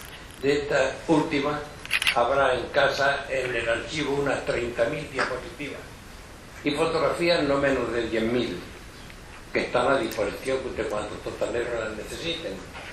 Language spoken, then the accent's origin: Spanish; Alhama de Murcia, Region of Murcia, Spain; Mazarrón y Alama, mi ciudad natal, me tuvieron en diferentes años como pregonero de sus fiestas patronales